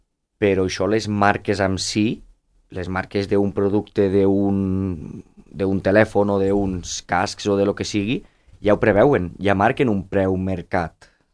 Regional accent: Andorra; amb mi com a andorrà

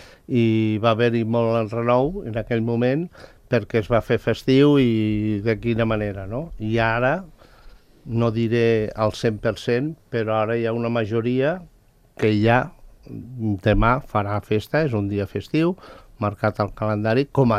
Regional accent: Barcelona, Catalonia, Spain; born there; first language Catalan; Jo que sóc català d'origen, nascut a Barcelona, per tant, català d'origen, et diré que les meves primeres paraules van ser en català, i això parlo de 1950

